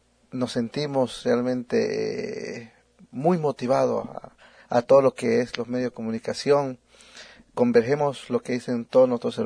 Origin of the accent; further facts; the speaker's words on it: Bolivia; Y nosotros como bolivianos, como hermanos mayores